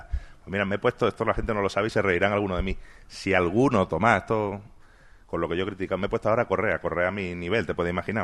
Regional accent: Spain; como deportista o como españoles

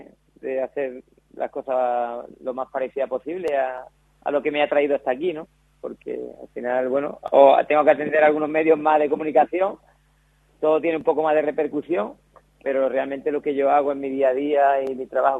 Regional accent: Tolox, Andalusia, Spain; muchos de mi pueblo se van a desplazar, de Tolox, familiares, amigos.

